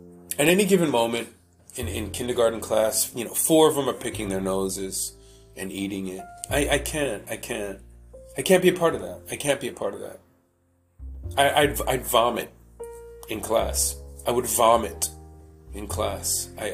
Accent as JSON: {"language": "English", "town": "New York City", "region": "New York", "country": "United States", "said": "Like, okay, so I'm from New York, right? We got Times Square."}